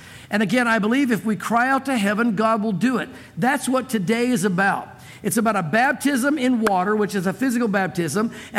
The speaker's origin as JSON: {"language": "English", "region": "the South", "country": "United States", "tie": "born or raised there", "said": "I grew up in the South as well."}